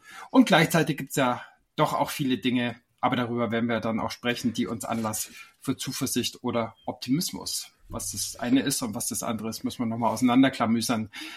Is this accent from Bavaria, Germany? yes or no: yes; Bavaria, Germany; mein Opa war je nachdem mal Pole, mal Russe, mal Deutscher. Ich bin im Allgäu aufgewachsen an der Grenze zu Tirol.